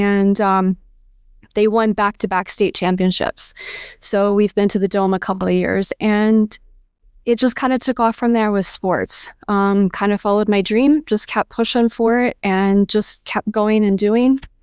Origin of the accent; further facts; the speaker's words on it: Texas, United States; Well, I grew up in West Texas. So when you think Friday Night Lights, that's basically where I came from.